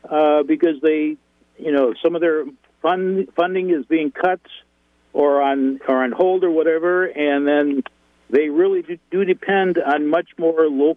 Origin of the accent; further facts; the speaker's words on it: Beaver Dam, Wisconsin, United States; also born or lived in Illinois; I was born and raised here in Beaver Dam, but part of the time we were in Illinois